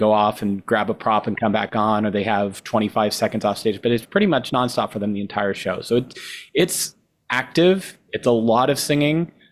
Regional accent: Los Gatos, California, United States; now in San Jose, United States; I grew up in Los Gatos, and my family is all pretty much still there. I'm in San Jose now.

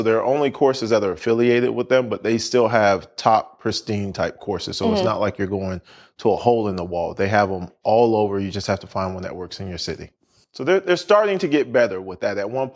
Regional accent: Orlando, Florida, United States; I'm from Orlando. I'm from Florida. We don't do that.

